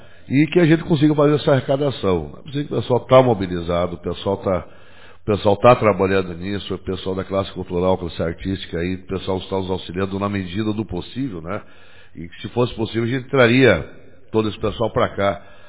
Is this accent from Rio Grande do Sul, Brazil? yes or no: yes; Rio Grande do Sul, Brazil; Eu vou dizer assim, como bom gaúcho, em todo mundo, né?